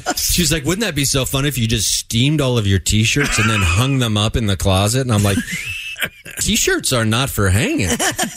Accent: Dayton, Ohio, United States; I was in my hometown of Dayton.

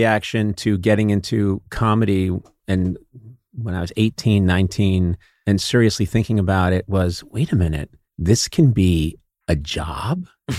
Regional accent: Boston, Massachusetts, United States; because I'm from Boston, Massachusetts. Nobody's doing that.

